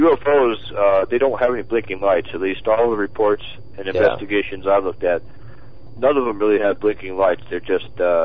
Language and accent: English; East Coast, United States; And growing up on the East Coast, it was just natural for me to get into that kind of stuff.